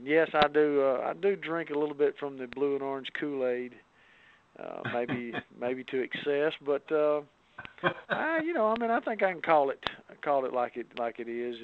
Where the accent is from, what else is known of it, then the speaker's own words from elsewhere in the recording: Madison, Alabama, United States; I grew up in the 70s, and I grew up here in Madison, Alabama.